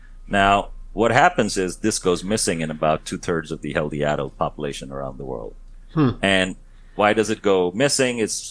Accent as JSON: {"language": "English", "country": "India", "said": "now even from my home country where I come from, India"}